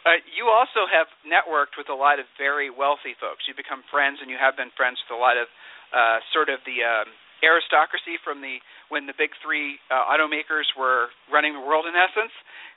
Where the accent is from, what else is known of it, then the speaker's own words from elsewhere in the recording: Ohio, United States; I'm from Ohio. And, being a Midwesterner, what I'm getting at, right? Being a Midwesterner, I'm very loyal to the Midwest